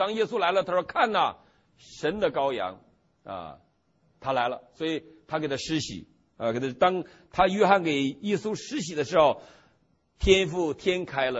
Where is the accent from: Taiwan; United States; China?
China